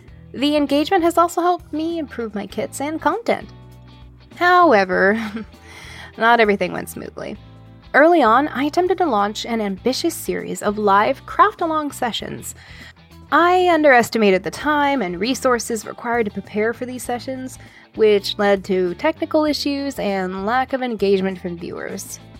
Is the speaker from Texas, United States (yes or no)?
yes; Houston, Texas, United States; from Houston, Texas.